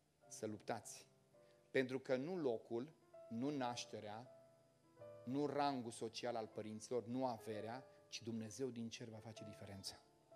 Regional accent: Moldavia, Romania; accent: Moldovan; now in Bucharest, Romania; Aici în România, aici în București, într-un oraș foarte dificil. Eu sunt moldovean, înțelegeți? Când am venit în București, mă întreabă ginerele meu astăzi, cât ți-a luat, zice, ca să îți dispară accentul de moldovean?

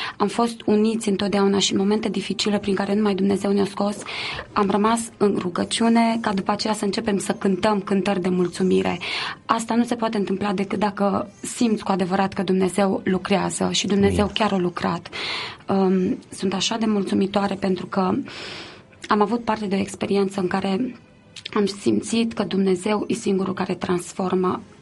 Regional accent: Romania; noi am venit din România și vrem să ne ocupăm de copiii din sat

